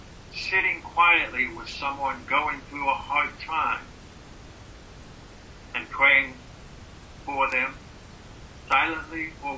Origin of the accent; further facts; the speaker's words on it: Indiana, United States; When I was growing up in Indiana